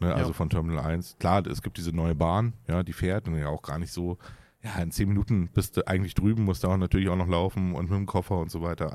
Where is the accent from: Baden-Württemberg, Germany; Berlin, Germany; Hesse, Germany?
Berlin, Germany; als Berliner, der oft an der Ostsee ist